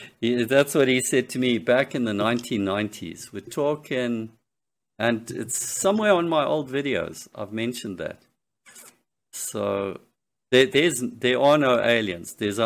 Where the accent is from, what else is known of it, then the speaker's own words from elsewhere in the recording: United States; Meanwhile, I'm an American supremacist, okay?